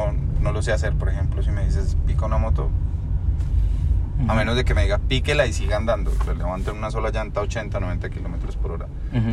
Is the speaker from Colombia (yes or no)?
yes; Colombia; siendo colombiano. Que es lo que uno dice, éramos los dos únicos colombianos corriendo